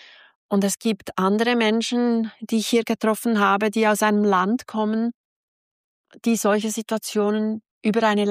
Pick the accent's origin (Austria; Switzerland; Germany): Switzerland; ich komme aus der Schweiz und meine Heimat ist unglaublich sicher und beschaulich.